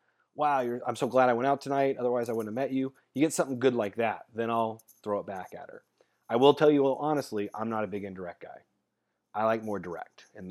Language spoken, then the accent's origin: English; Arizona, United States; I was like, hey, I'm from Arizona. Like, I've had walk-in showers.